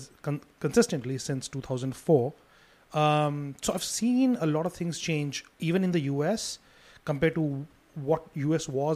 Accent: North India, India; English is a second language; growing up in North India, Hindi literally forces you to choose a level of respect

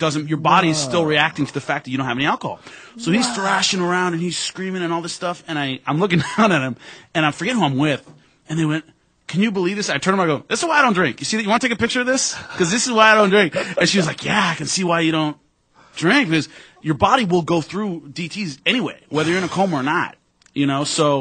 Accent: Long Beach, California, United States; I grew up in Long Beach, a lot of Samoans.

